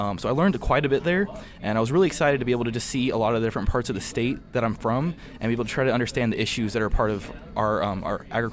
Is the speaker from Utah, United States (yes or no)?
no; Danville, Indiana, United States; All right, yeah. So I'm from Danville, Indiana. It's a small town just west of Indianapolis.